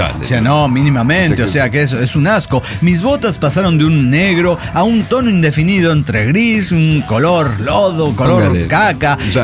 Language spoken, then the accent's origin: Spanish; León, Guanajuato, Mexico; soy de León, Guanajuato